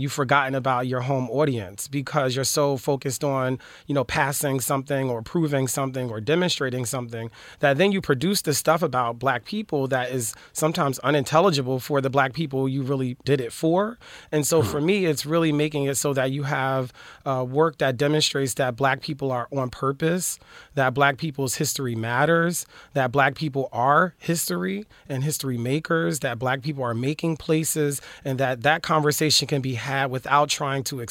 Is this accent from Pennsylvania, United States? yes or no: yes; Philadelphia, Pennsylvania, United States; I'm from Philly.